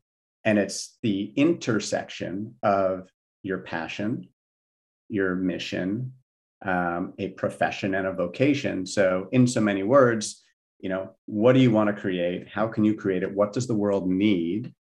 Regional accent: New Jersey, United States; You know, I grew up in New Jersey where amazing Italian food and Chinese food and bagels and pizza, you know, all of that was surrounding us.

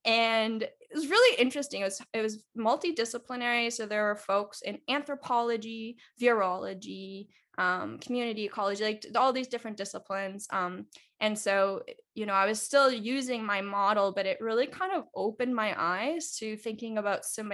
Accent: Canada; but I am Canadian.

